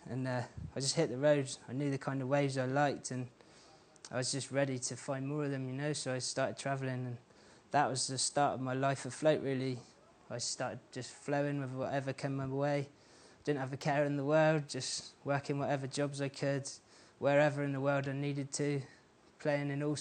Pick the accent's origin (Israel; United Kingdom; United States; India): United Kingdom; South West England; when I was growing up in West Cornwall, you know.